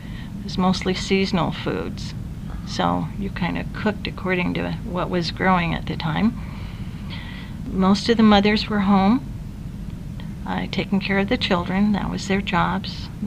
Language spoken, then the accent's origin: English; Portland, Oregon, United States; I was born here in Portland, at Portland Sanitarium Hospital, which is no longer existing. That was 1944. That was during the World War II years. I lived on the corner of Failing in Vancouver until I was a teenager.